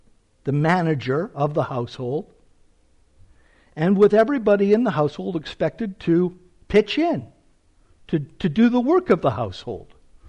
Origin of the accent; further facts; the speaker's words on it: Canada; And that comes before our Canadian citizenship. And I love being a Canadian citizen. I really do.